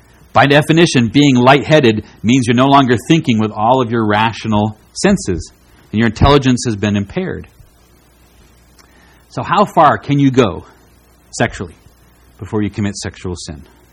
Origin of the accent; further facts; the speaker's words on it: Vermont, United States; I remember hearing talks like this when I was growing up in Vermont